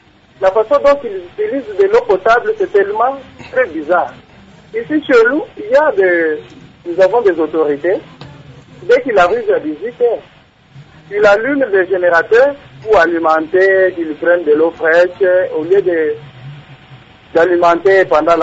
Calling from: Kalemie, Tanganyika, DR Congo; C'est une question qui nous étonne ici chez nous à Calémie.

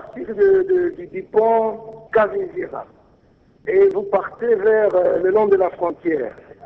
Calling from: Uvira, South Kivu, DR Congo; c'est un problème épineux ici chez nous à Uvira.

